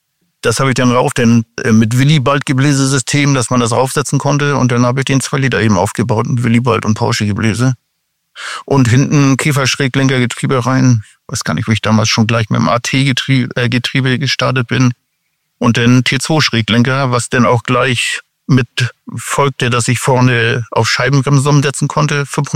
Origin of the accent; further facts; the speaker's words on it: Flensburg, Schleswig-Holstein, Germany; dann war ich auf dem Schrottplatz hier bei uns in Flensburg.